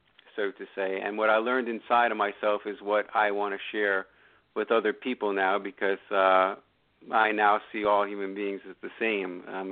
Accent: New York, United States; I had a pretty typical American life up until about a year and a half ago. I grew up in New York, and then I went off to college and then to medical school

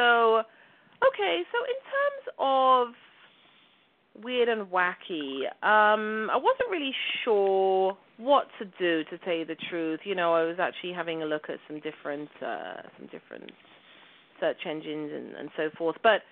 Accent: London, United Kingdom; even living and growing up in London

